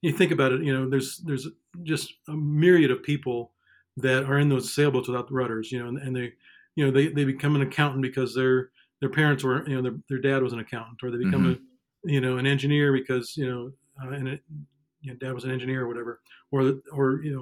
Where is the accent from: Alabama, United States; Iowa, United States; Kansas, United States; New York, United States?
Iowa, United States; I grew up in Iowa, followed a girl to Des Moines